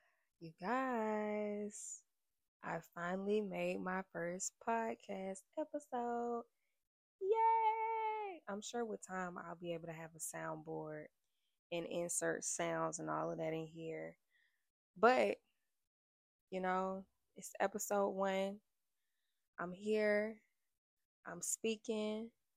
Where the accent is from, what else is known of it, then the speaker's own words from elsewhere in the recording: Florida, United States; But yeah, so I'm from South Florida, the child of an immigrant. My mother was from Jamaica. My dad is half Jamaican, so he's Jamaican like me.